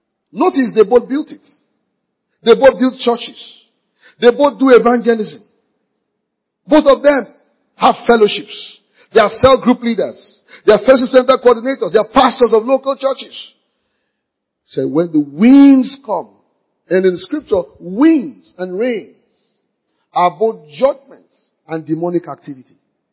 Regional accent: Nigeria; what I do as a Nigerian, what I do on my campus

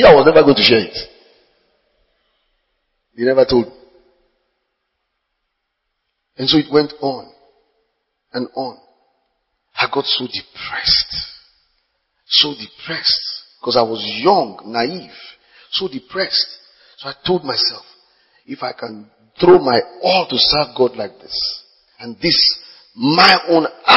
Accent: Ososa, Ogun, Nigeria; because in my hometown, about this time of the year, he will show at the film village in Ososa, he will show it free.

